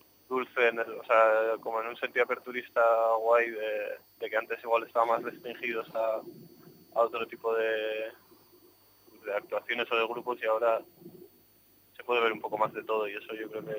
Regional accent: Pamplona, Navarre, Spain; tampoco te creas que yo soy de Pamplona, que bueno, aquí también se habla euskera

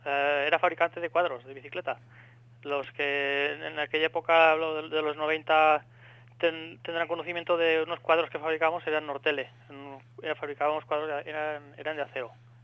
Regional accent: Sueca, Valencian Community, Spain; now in Puerto de Sagunto, Spain; yo vivía entonces en Sueca, ahora vivo en Puerto Sagunto, yo soy de Sueca.

